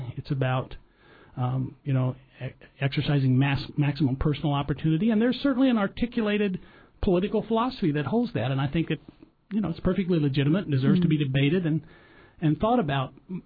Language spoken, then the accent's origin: English; Anchorage, Alaska, United States; born there; I was born in Anchorage. And so whenever I'd go anywhere or do anything and I'd say I was born in Alaska, people would say, man, that's really cool.